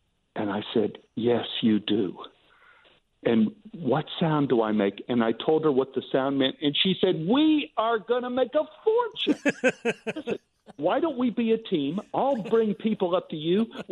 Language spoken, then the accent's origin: English; West Virginia, United States; I came from West Virginia, and my original initials are what you said.